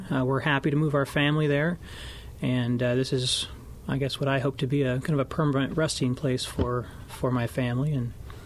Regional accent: Oskaloosa, Iowa, United States; Well, I grew up just west of Oskaloosa and graduated from Oskaloosa High. Later went to Iowa State University, got married after my freshman year of college, stayed in Ames for a while

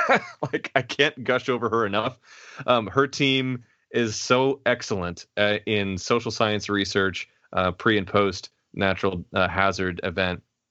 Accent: Midwest, United States; I grew up in the Midwest. I've been through tornadoes

